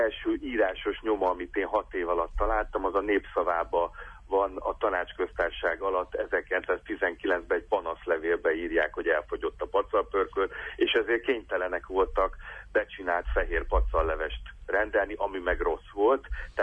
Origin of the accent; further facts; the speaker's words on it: Szentes, Csongrád-Csanád, Hungary; Hát ahol én fölnőttem Szentesen, ez általában a sertésláb volt, tehát a köröm.